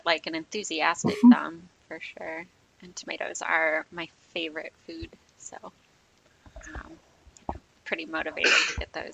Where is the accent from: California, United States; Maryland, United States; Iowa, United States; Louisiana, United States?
Iowa, United States; I'm from Iowa and I don't understand.